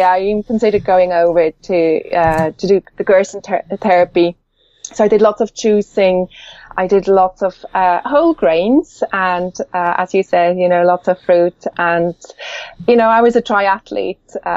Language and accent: English; Switzerland; And I'm actually Swiss. I grew up in Switzerland.